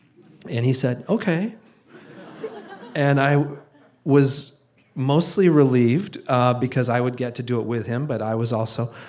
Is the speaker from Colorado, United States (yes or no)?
yes; Denver, Colorado, United States; I grew up in Denver, and a lot of my adventures began from there.